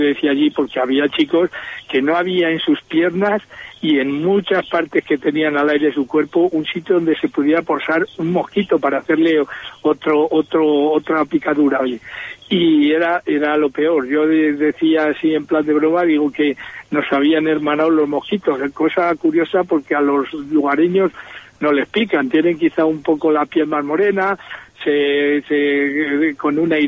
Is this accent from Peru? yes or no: no; Segovia, Castile and León, Spain; yo también soy un poco Patrimonio de la Humanidad porque soy de Segovia, ¿no?